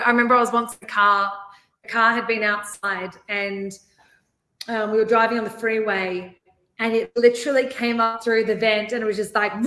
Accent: Australia; you do as an Australian, you know, if you grew up a little bit out of the city

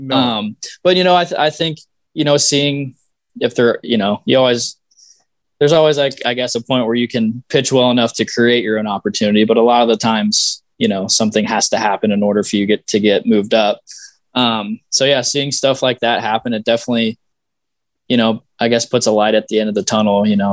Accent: Cincinnati, Ohio, United States; So I'm from Cincinnati, grew up a Reds fan.

